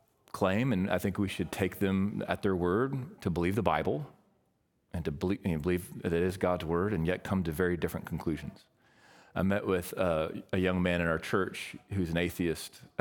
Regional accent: Waco, Texas, United States; So I grew up in Waco.

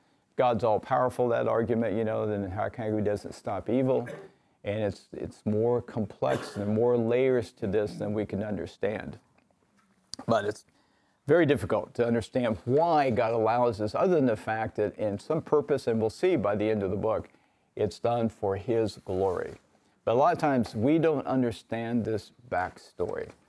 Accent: Kansas City, Missouri, United States; I grew up in Kansas City, so I know people all the way through this Midwest.

